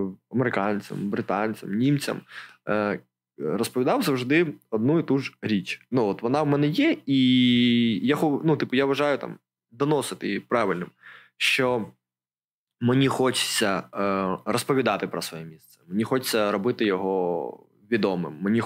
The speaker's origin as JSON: {"language": "Ukrainian", "town": "Okhtyrka", "region": "Sumy Oblast", "country": "Ukraine", "said": "Я з Ахтирки."}